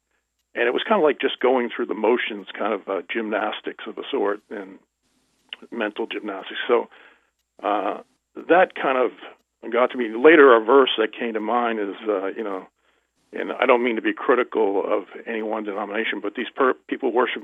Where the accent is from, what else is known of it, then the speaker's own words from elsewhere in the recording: Duxbury, Massachusetts, United States; I grew up in a little town called Duxbury, Massachusetts, which is right across the bay from Plymouth Rock, where the Pilgrims first settled. And so it's kind of a historic town.